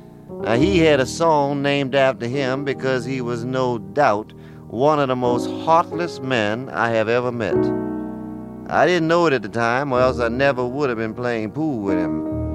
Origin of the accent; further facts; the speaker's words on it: New Orleans, Louisiana, United States; I'm from New Orleans. I don't have to try that.